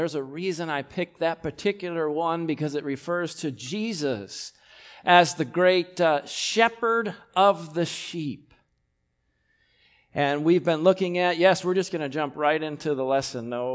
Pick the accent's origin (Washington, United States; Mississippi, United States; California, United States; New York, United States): New York, United States; but now I'm from New York, so my family back home in New York's very restrictive.